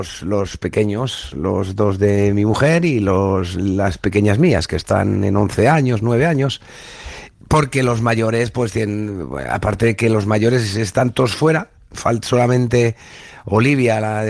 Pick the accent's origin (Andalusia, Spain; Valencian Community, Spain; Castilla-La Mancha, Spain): Castilla-La Mancha, Spain; Puertollano; Como las cisternas que pasaban por mi pueblo, por Puerto Llano, que iban a la refinería de Repsol.